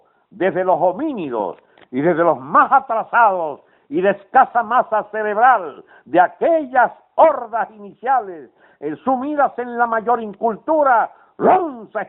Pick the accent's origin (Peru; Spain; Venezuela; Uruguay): Venezuela; somos humanos, somos venezolanos, suficiente razón para reconciliarnos